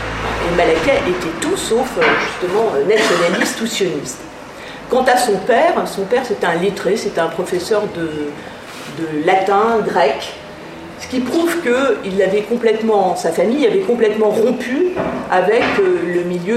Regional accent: Paris, Île-de-France, France; il se trouve que je suis parisienne

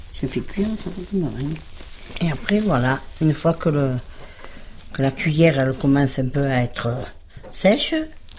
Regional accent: Sévéran, France; born there; Je suis née à Sévéran le 17 octobre 1939.

